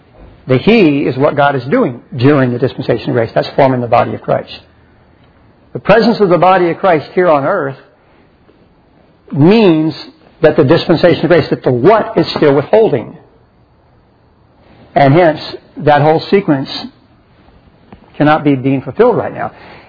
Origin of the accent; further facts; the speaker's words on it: San Antonio, Texas, United States; the guy out of San Antonio, Texas, unfortunately my hometown, so giving a bad name to my hometown.